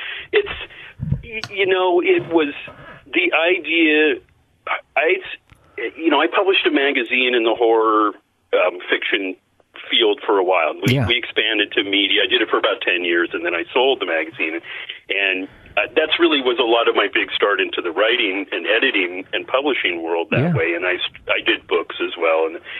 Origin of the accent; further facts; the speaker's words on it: Portland, Oregon, United States; because this is where I grow up. You know, I grew up in Portland.